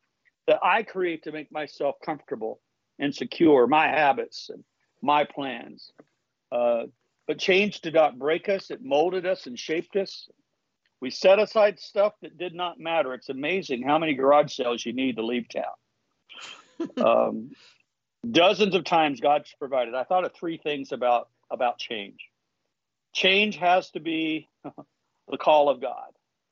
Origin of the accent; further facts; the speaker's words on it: the South, United States; accent: Southern; they told me to say goodnight to Mary Ellen and Jim Bob and Grandpa and Grandma with my Southern accent.